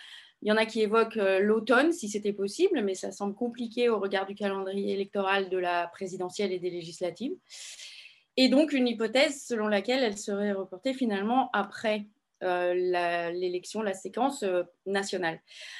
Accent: Paris, Île-de-France, France; Et je suis parisienne.

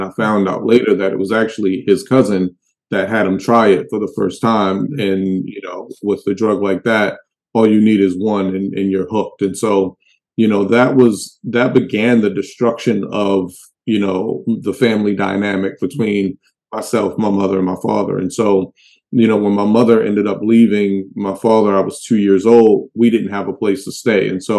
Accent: Baltimore, Maryland, United States; I'm from Baltimore, like the real Baltimore.

